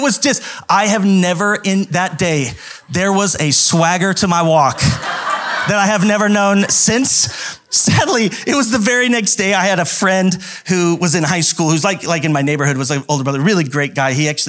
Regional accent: Idaho Falls, Idaho, United States; growing up in Idaho Falls, it was like a caste system of popular, unpopular cliques.

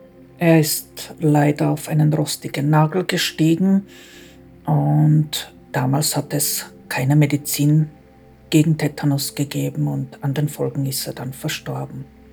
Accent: Croatia; German is a second language; Ich bin an der Grenze zu Serbien aufgewachsen

